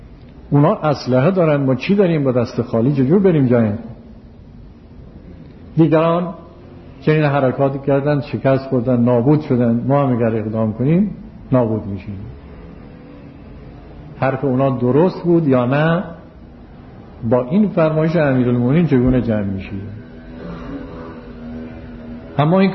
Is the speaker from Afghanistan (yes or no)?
no; Yazd, Iran; ما اهل یزد هستیم.